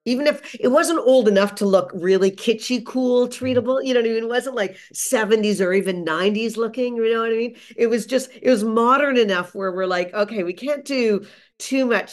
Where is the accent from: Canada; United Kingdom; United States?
Canada; being a Canadian